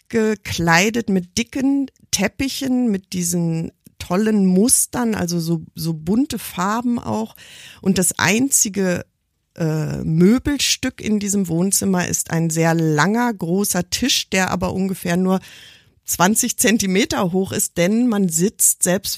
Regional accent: Germany; Ich bin in Deutschland geboren und ich bin in Deutschland aufgewachsen, also ist irgendwie völlig klar, was ich erwarte.

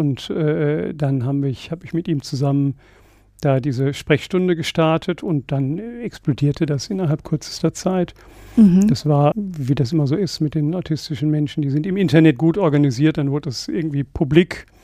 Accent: Herongen, North Rhine-Westphalia, Germany; in Herongen in meiner alten Heimat am Niederrhein für 7,50 Mark die Stunde.

